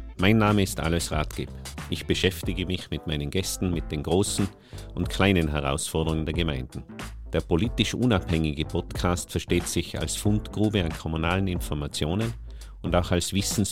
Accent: Tyrol, Austria; Wir sind per Du miteinander, hoffe ich, als Tiroler.

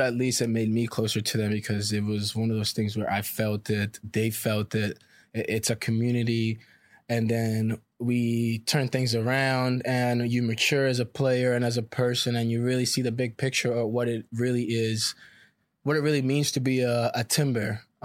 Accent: Costa Rica; I mean, growing up in Costa Rica, that's the big price right there.

